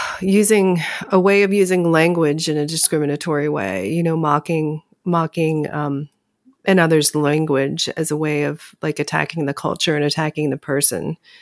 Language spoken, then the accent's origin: English; the South, United States; I grew up in the South, and there's a lot to be dealt with there.